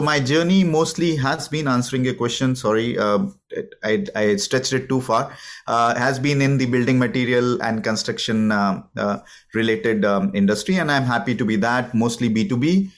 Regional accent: India; moved away as an adult; I'm an Indian. I was born in India. So a big part of my life, I would say, until, if I remember correctly, until early 2000, I've been in India.

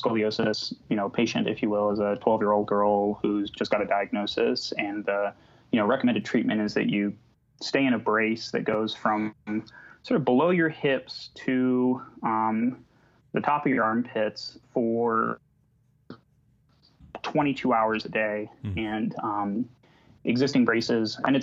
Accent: Illinois, United States; also born or lived in Texas; I grew up in Illinois and went to school in Texas, and then I eventually landed in the Bay Area

